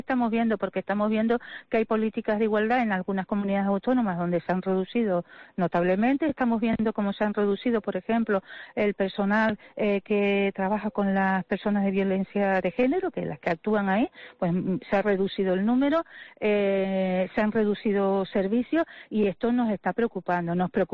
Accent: Canary Islands, Spain; somos parte del carnaval porque somos también canarias que vivimos aquí

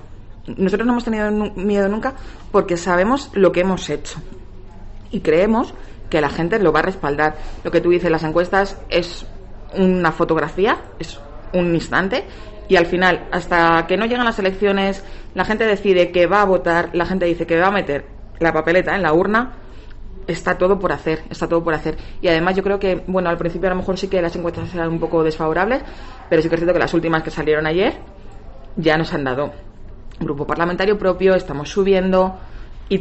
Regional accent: Piedralaves, Castile and León, Spain; como abulense, como piedralaveña y como castellano-leonesa, voy a defender los intereses de mi pueblo, de mi provincia y de mi comunidad

